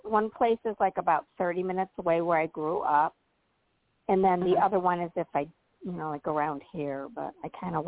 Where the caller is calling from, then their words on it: Illinois, United States; I'm calling from Illinois.